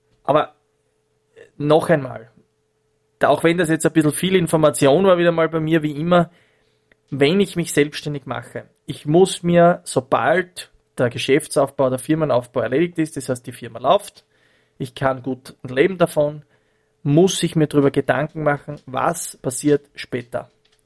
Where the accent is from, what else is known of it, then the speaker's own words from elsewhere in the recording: Leoben, Styria, Austria; ich komme ja aus Leoben, die zweitgrößten Stadt der Steiermark